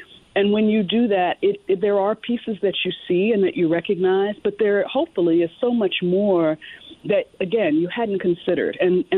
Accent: Williamsburg, Virginia, United States; also born or lived in the South; Well, first of all, I was born in the South, and I was raised in Virginia in Williamsburg. Mm-hmm. So I'm a Virginia girl as much as anybody else.

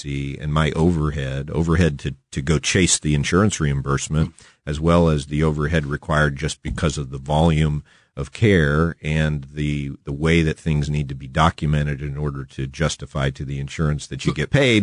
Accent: St. Louis, Missouri, United States; at the time growing up in St. Louis

